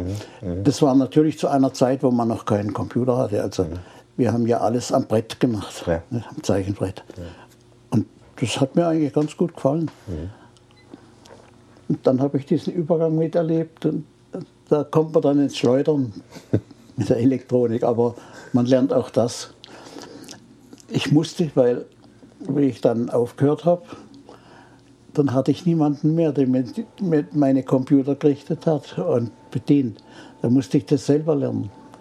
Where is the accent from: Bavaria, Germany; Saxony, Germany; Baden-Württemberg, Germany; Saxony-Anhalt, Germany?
Baden-Württemberg, Germany; Freiburg; Ich komme ja aus Freiburg